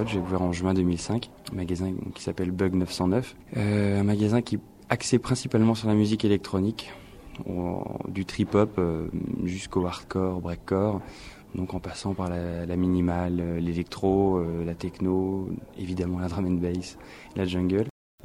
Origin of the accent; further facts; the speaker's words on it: Caen, Normandy, France; qui se trouve à Caen, en Normandie, ma région natale, ma ville natale